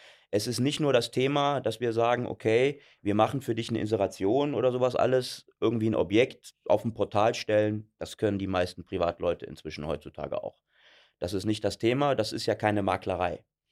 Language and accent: German; Cologne, North Rhine-Westphalia, Germany; Tut mir als Kölner auch weh